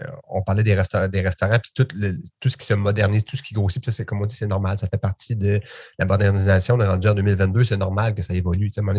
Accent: Berthierville, Quebec, Canada; now in Nicolet, Canada; Je viens de Berthier officiellement.

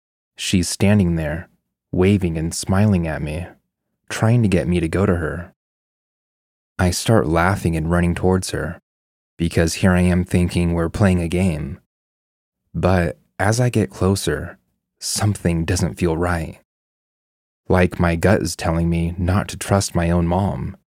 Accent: Miami, Florida, United States; I was born and raised in Miami to Honduran parents. Being Hispanic, spiritualism and religion sort of walk hand in hand for some. I grew up in an apartment building with a huge front yard.

